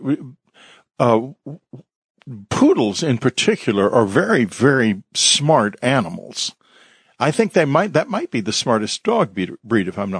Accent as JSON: {"language": "English", "region": "Texas", "country": "United States", "said": "I'm from South Texas and know them well."}